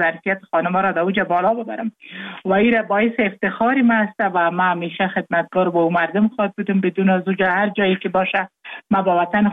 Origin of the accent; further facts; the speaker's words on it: Jowzjan, Afghanistan; ما مکتب در ولایت جوزجان خواندیم چون متولد ولایت جوزجان هستم. تحصیلات ما دامو ولایت ما به تمام رساندیم